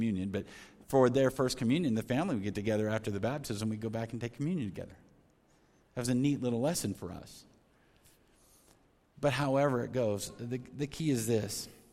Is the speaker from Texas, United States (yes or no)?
no; Omaha, Nebraska, United States; Now, I grew up in Omaha, so that was my favorite.